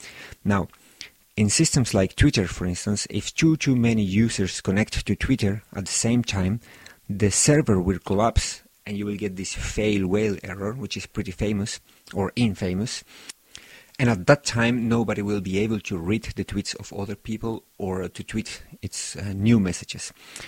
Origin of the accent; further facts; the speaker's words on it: Chile; English is a second language; I'm from Chile